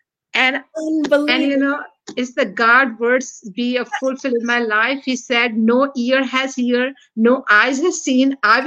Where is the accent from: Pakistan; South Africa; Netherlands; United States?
Pakistan; now in Canada; I'm already in Canada, but originally I'm from Pakistan.